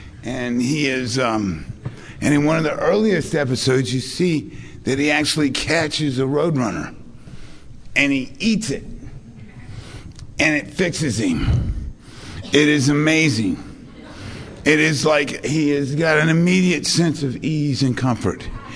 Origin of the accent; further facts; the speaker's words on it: Beaumont, Texas, United States; I'm from Beaumont, Texas, originally. Beaumont is 90 miles east of Houston. It's about 5 miles west of Louisiana state line.